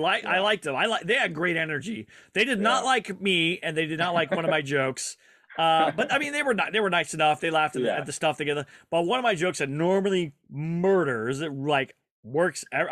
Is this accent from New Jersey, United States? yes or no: no; Fairbanks, Alaska, United States; born there; I was born in Fairbanks, Alaska. I was actually born up there. Right outside.